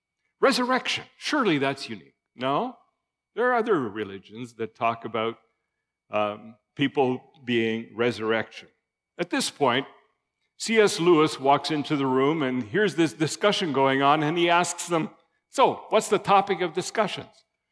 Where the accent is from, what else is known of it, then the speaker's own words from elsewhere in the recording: Chilliwack, British Columbia, Canada; moved away; I grew up in the Fraser Valley in East Chilliwack, left there 50 years ago, and came back after 50 years to find the place very much changed.